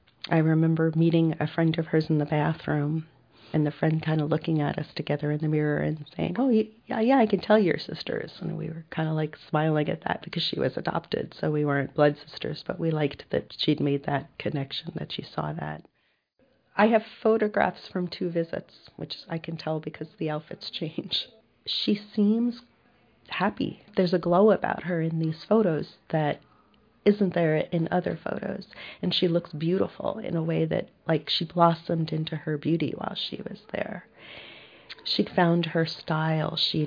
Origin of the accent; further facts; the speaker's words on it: Far Rockaway, New York, United States; So we grew up in Far Rockaway, Queens.